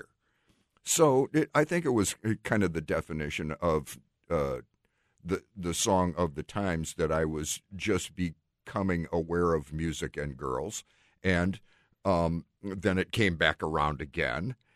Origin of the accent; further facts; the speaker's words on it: Chicago, Illinois, United States; I grew up in the Chicagoland area, and it actually rose to number one twice with over a year gap.